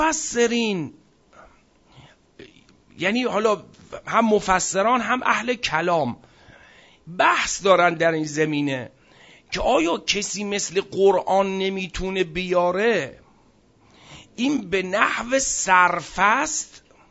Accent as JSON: {"language": "Persian", "country": "Iran", "said": "چون ما ایرانیم بنا نیست که بگیم همه چیز مال ماست."}